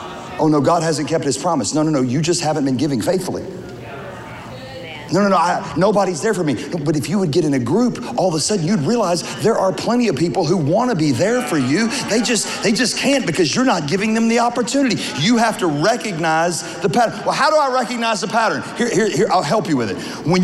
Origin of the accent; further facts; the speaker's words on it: Louisiana, United States; now in Texas, United States; I'm from Louisiana. I live in Texas. I'm a Southern pastor.